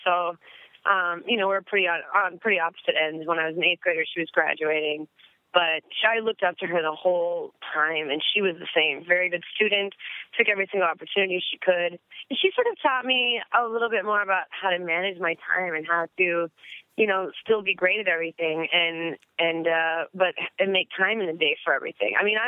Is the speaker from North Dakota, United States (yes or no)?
yes; North Dakota, United States; you know, we're talking in very rural Midwest. I grew up in North Dakota.